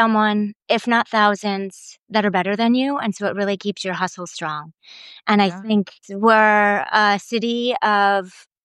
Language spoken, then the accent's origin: English; Connecticut, United States; now in New York, United States; So I grew up in Connecticut, so not too far